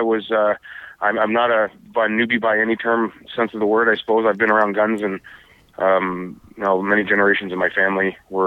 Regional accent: Scarborough, Ontario, Canada; born there; also born or lived in Windsor / Detroit; now in Drummondville, Canada; I'm originally from, I was born in Scarborough, Ontario, moved down to Windsor, Ontario, where I lived for many years, and then actually almost married an American girl on the Detroit side. Lived in Detroit for a little while, and then moved from Detroit and ended up in Drummondville, Quebec.

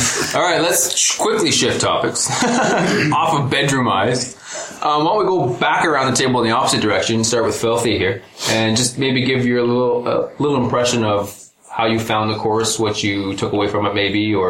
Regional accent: Canada; We're Canadian.

